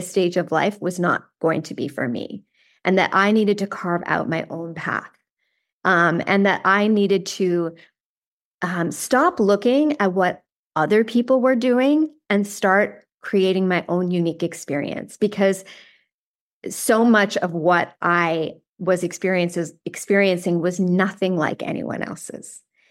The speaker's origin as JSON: {"language": "English", "region": "East Coast", "country": "Canada", "tie": "born or raised there", "moved": "as an adult", "lives_now": "United States", "said": "I grew up on the East Coast of Canada. I went to McGill. I did my MBA at U of T, and then I moved to California and with my husband"}